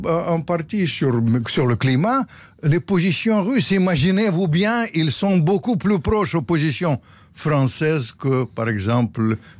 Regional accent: Ukraine; comme je suis ukrainien d'origine

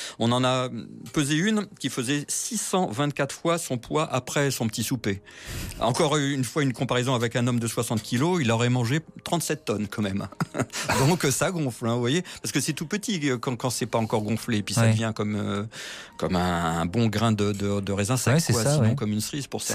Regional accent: Paris, Île-de-France, France; quand j'étais petit à Paris, dans un caniveau

